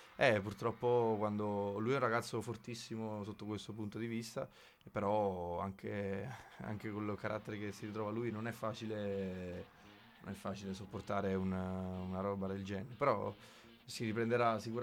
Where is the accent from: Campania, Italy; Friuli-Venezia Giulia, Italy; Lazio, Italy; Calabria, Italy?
Campania, Italy; Ottaviano; nel mio paese di Ottaviano.